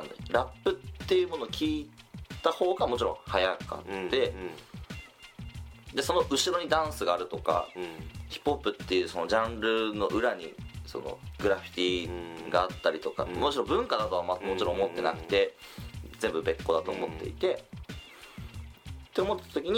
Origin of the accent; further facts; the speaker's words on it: Ishikawa, Japan; 石川県から来ましたスモーキーダウンというチーム、ダンスチームにいます